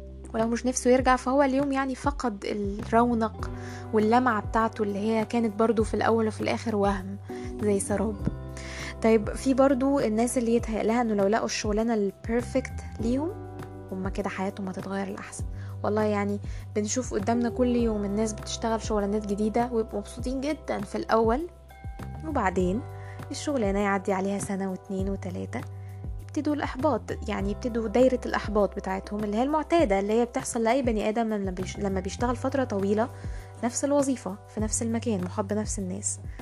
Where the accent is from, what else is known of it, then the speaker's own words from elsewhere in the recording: Egypt; عندنا في مصر منتشرة حتة إنه هركب الطيارة